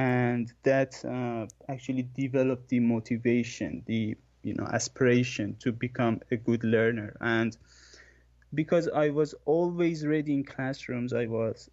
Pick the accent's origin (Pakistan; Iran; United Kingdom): Iran; first language Persian; English is a second language; So I am from Iran, and yeah, I was born and raised here, and yeah, that's it.